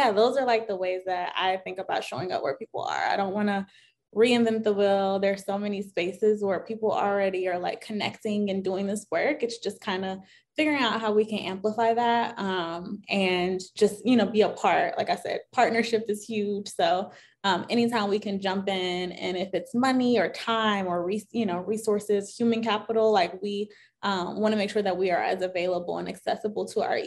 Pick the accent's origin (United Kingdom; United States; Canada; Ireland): United States; Midwest; I'm a Midwesterner, and I'm the community marketing manager at Carta.